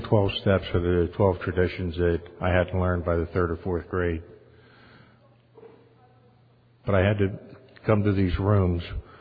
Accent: Delaware, United States; I grew up in Delaware

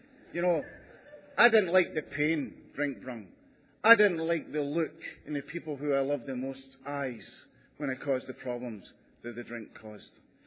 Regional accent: Scotland, United Kingdom; I'm originally from Scotland

